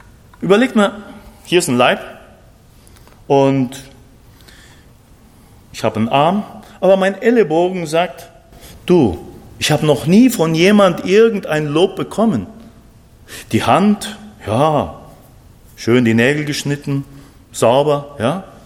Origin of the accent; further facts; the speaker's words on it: Argentina; German is a second language; Also bei uns in Argentinien gibt es immer oft Streik und dann streiken die Busse, dann streiken die Züge